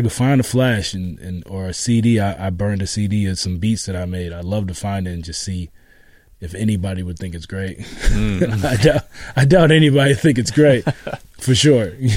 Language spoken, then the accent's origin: English; Boston, Massachusetts, United States; You know, like growing up in Boston, Boston's like a real top 40 city.